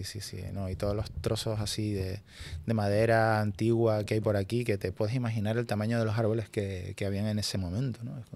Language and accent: Spanish; Anaga, Canary Islands, Spain; Porque yo vengo de un pueblo de Anaga, una aldeita.